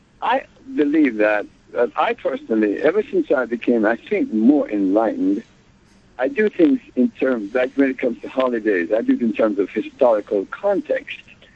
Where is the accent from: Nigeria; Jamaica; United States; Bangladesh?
Jamaica; born there; I was born in Jamaica.